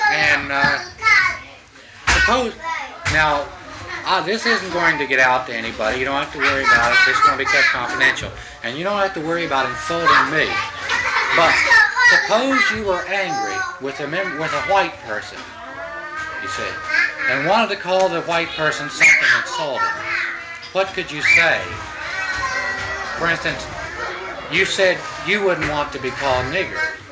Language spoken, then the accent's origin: English; West Virginia, United States; now in Georgia, United States; It's funny that I never heard the term cracker until I came down here in Georgia. I haven't. See, I'm originally from West Virginia.